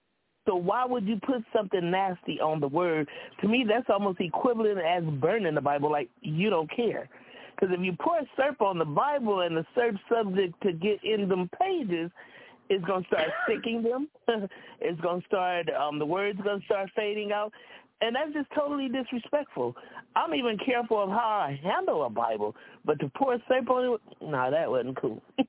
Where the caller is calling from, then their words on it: California, United States; I'm calling from California.